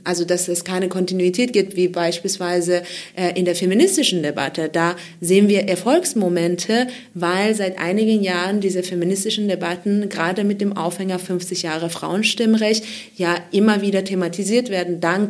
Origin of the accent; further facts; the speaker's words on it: Bavaria, Germany; Ich komme aus Bayern und in Bayern haben wir sehr viel Forschung.